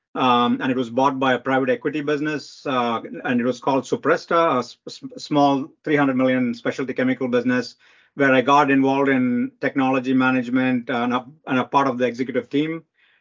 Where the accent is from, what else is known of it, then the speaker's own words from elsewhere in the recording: India; moved away as an adult; now in United States; I grew up in India. I did my undergrad in India and came for graduate schools many, many years ago.